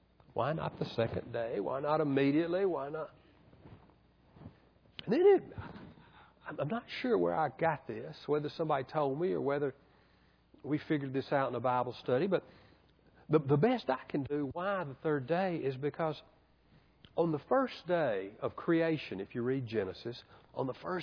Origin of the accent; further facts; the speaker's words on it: Birmingham, Alabama, United States; One of the things we did growing up in Birmingham is one of the Saturdays before Easter